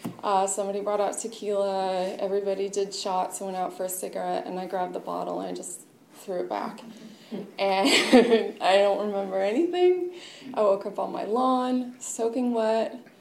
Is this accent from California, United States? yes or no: yes; Petaluma, California, United States; I'm from Sonoma County. I'm from Petaluma. I'm an only child.